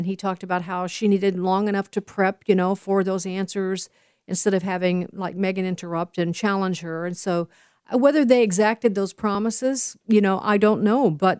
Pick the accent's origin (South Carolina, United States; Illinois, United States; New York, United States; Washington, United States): Illinois, United States; Chicago; and I'm from Chicago, and I'm too fast, so I guess I should have offended myself with my comments.